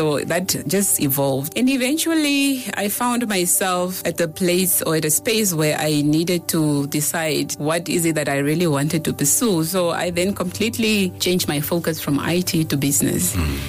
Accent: Katutura, Khomas, Namibia; was born in Katutura many moons ago. I was brought up in Katutura. I went to Katutura schools, starting from Mandume Primary School. And then I matriculated at Eishipena Secondary School.

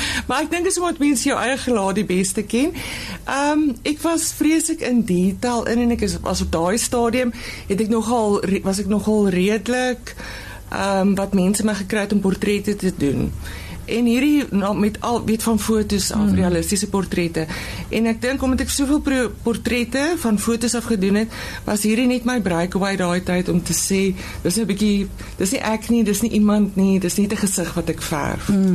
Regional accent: Free State, South Africa; moved away as an adult; Ek kom van die Vrye Staat af, ek is daar gebore, en ek het daar groot geword, en na school het ek die wereld ingevaar

